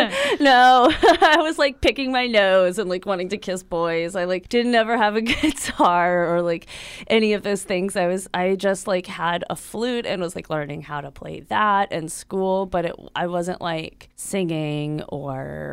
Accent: Virginia, United States; You know, like growing up in Southern Virginia, I never really felt like I had anything to do. Like, there's no place to go see shows, really. No, like, local scene, no art scene that I knew of at the time.

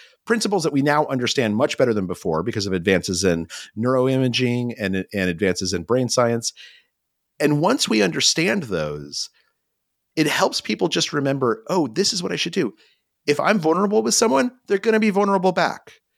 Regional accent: New Mexico, United States; Oh, I grew up in New Mexico.

